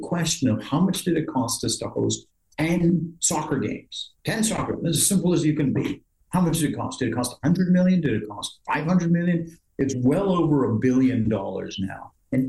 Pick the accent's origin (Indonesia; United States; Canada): Canada; what is we as Canadian taxpayers paying for, and why can't we figure this out?